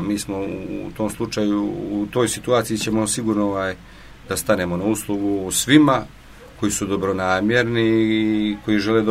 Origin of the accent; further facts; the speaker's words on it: Montenegro; ne samo kod nas u Crnoj Gori, nego svugdje u svijetu